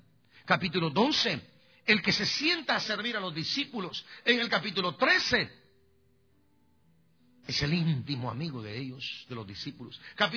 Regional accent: Guatemala; los predicadores de mi pueblo allá en Guatemala

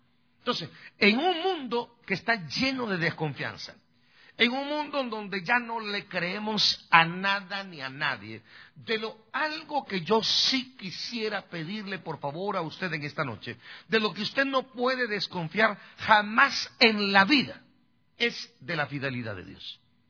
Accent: Guatemala; en mi país, me siento orgulloso de ser guatemalteco

